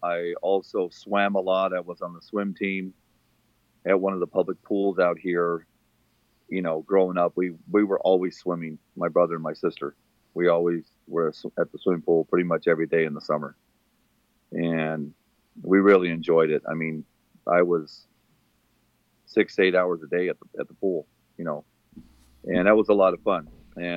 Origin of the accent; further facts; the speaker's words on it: Phoenix, Arizona, United States; moved away as an adult; now in San Diego, United States; Well, I was born in Phoenix, Arizona, and that's where I grew up for the first 40 years of my life before I moved here to San Diego.